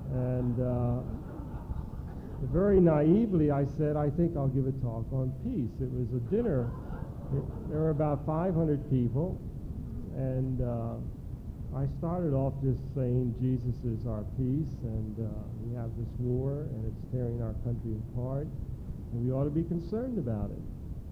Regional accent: Virginia, United States; I come from Virginia, which is probably the war state of the Union.

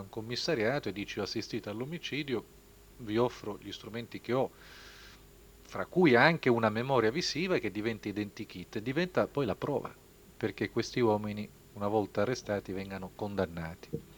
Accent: Sicily, Italy; ve lo dico da siciliano

